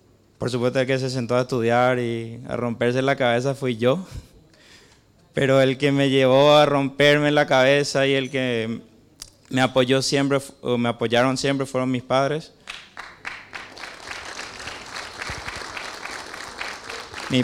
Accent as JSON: {"language": "Spanish", "country": "Paraguay", "said": "porque todos somos paraguayos acá presentes"}